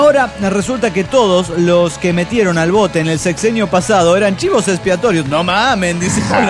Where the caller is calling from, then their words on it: Zihuatanejo, Guerrero, Mexico; Desde Siguantanejo, navecita